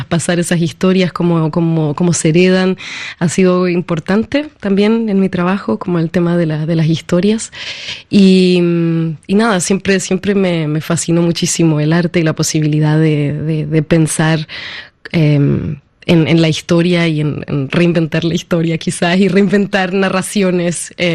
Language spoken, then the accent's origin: Spanish; Chile; also born or lived in Peru; más nostalgia en sentido de Chile, de Perú, ¿no? De esos lugares donde crecí, más que del este.